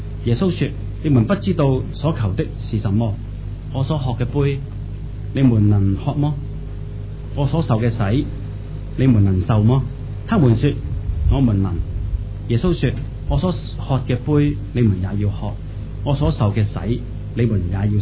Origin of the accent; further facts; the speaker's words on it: Hong Kong; 我想这个都是我们香港人一些的生活的态度